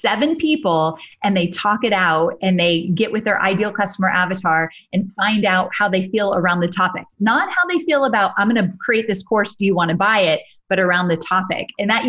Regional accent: California, United States; Orange County, California.

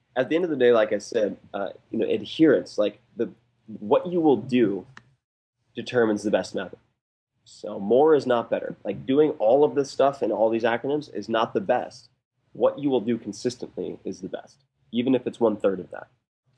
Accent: Long Island, New York, United States; I'm from Long Island, so I'm not very refined when it comes down to it.

